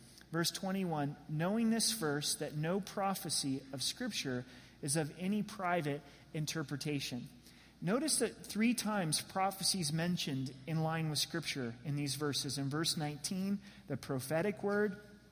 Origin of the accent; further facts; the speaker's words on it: Colorado, United States; they're like, hey, where are you from? I'm like, I'm from Colorado, you know?